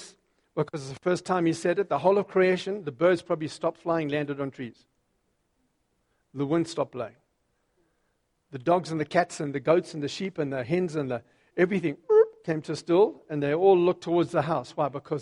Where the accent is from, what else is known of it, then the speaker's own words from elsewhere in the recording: Zimbabwe; It's exactly so. I'm from Zim, a bit off there.